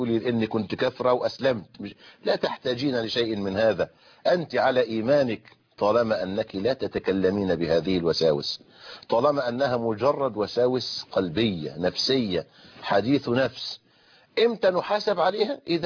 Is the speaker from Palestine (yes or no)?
no; Egypt; بعد الحلقة بعد المغرب عندنا في مصر